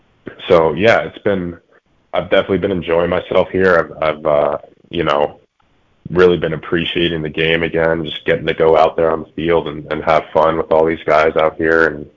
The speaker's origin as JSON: {"language": "English", "town": "San Diego", "region": "California", "country": "United States", "tie": "born or raised there", "said": "I grew up in San Diego, and you know, would spend a lot of summers back in New York to visit family."}